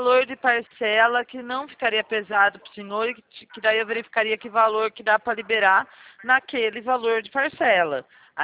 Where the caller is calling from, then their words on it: Limeira, São Paulo, Brazil; eu falo de Limeira, sou da Poupa-Crédito de Limeira.